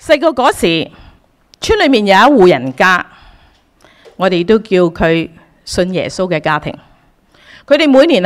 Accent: New Territories, Hong Kong; 我是在香港长大的，我在香港新界长大，住在农村。

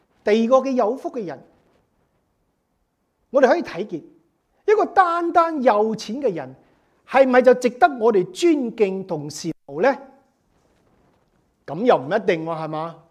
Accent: Guangdong, China; accent: Cantonese; 用我们广东话，白痴的人啊

